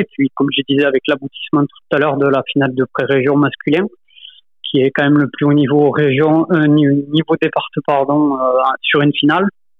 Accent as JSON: {"language": "French", "town": "Malaussanne", "region": "Nouvelle-Aquitaine", "country": "France", "tie": "born or raised there", "moved": "as an adult", "lives_now": "Toulouse, France", "said": "un petit club à côté de d'Arzac, au nord de Pau, Malossano, c'est mon club formateur. Puis après, je suis parti du côté de Norbern Basket jusqu'en 2015. Et après, donc pour le travail, je me suis expatrié sur Toulouse"}